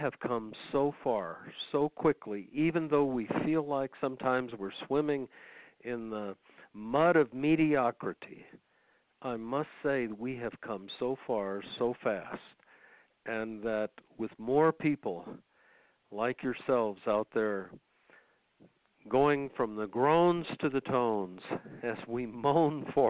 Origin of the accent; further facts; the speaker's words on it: San Antonio, Texas, United States; In San Antonio, Texas, where my hometown, I have to use an enormous amount of good friends who are Mexican and Spanish to learn a whole different repertoire.